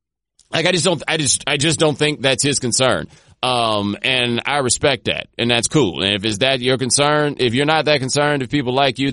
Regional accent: Texas, United States; See, it's hard for me to gauge that though, because I'm from Texas where everybody has a truck basically.

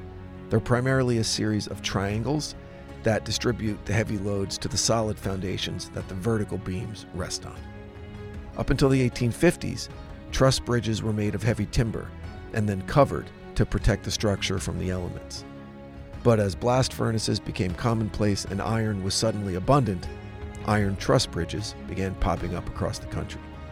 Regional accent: New Jersey, United States; Kind of like the Deer Man, the other urban myth from my hometown in Jersey.

